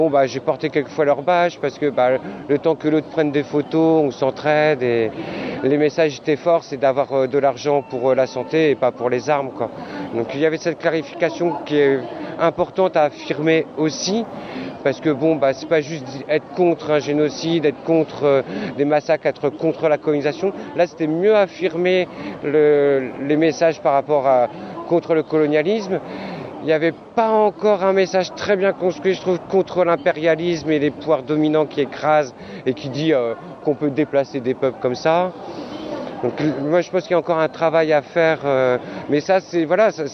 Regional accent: Marseille, Provence-Alpes-Côte d'Azur, France; quand on vient de Marseille, c'est une famille quoi.

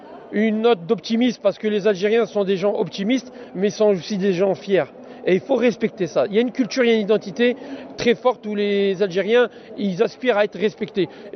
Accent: France; Nous, on est des Français, entre guillemets, nés en France de 3-4 générations.

